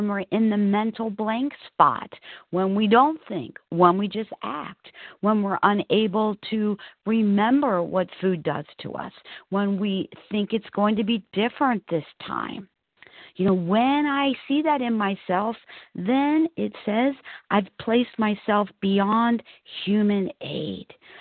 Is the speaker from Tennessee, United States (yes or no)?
yes; Tennessee, United States; I'm a recovered compulsive reader, and I'm from Tennessee.